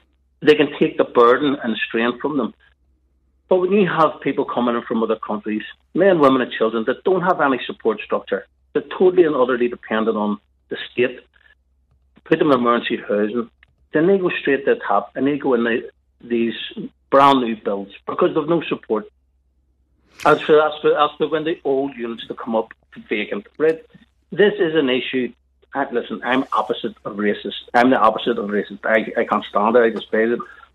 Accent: Ballymurphy, Northern Ireland, United Kingdom; born there; where I was born in Ballymurphy

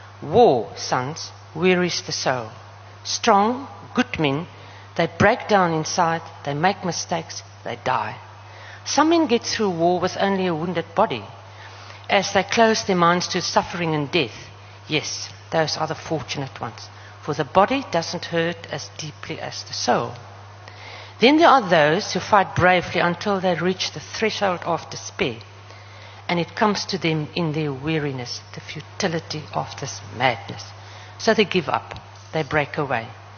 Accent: Namibia; accent: Namlish; But remember, I speak Namlish and my accent is also very...

